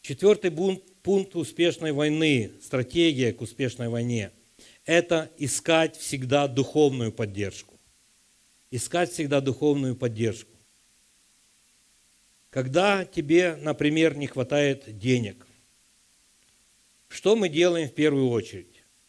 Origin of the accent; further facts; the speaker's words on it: Ukraine; Ну, мы с Украины, у нас всегда есть загашнички.